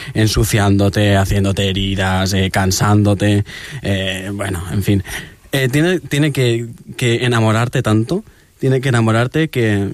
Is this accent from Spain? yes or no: yes; Valencian Community, Spain; Somos la comunidad valenciana, en la actualidad es la comunidad más campanera de España, sin lugar a dudas